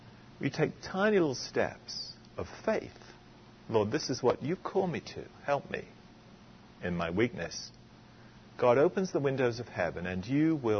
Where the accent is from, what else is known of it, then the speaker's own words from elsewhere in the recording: England, United Kingdom; accent: English; I'm sorry, my accent is still English, by the way. I'm working on it. It's hard to get rid of it.